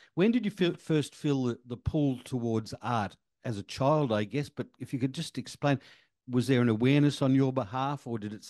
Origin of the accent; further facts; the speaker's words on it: South Australia, Australia; being roughly the same age and growing up in South Australia at the time. We did have for a time we were in Port Pirie